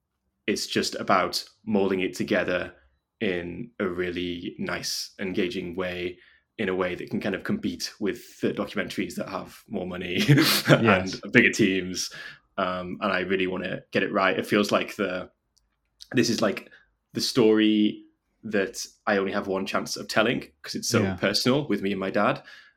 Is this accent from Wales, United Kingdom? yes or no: yes; Wrexham, Wales, United Kingdom; now in London, United Kingdom; and I'm originally from North Wales, Wrexham. I now live in London